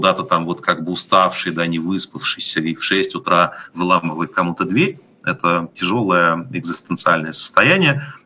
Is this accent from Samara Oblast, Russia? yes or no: no; Moscow, Russia; Я обычно на это отвечаю, что я из Москвы, и, конечно, если дальше начинается какая-то дискуссия, понятно, что у меня никакой другой идентификации, кроме русского, то, что называют Russians, нету.